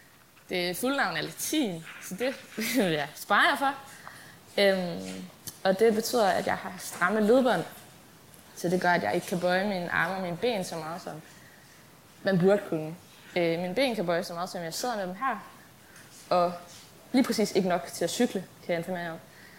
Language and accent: Danish; Jelling, Region of Southern Denmark, Denmark; Jeg kommer oprindeligt, hvis man kan sige det, fra Jelling, tæt på Vejle, hvor jeg er vokset op i en meget, meget kærlig familie med to helt fantastiske storebrødre.